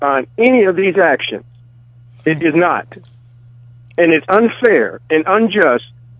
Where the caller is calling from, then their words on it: Alexandria, Virginia, United States; I'm calling from Alexandria, Virginia.